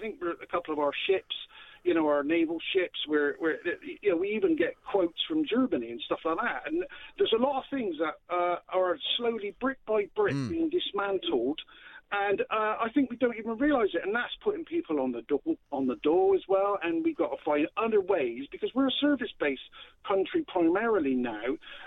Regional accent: Bristol, South West England, United Kingdom; I'm from Bristol, and I look at our country

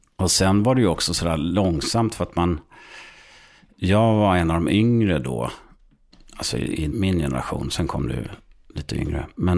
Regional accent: Skåne, Sweden; Så jag är uppväxt på landet i Skåne, norra Skåne.

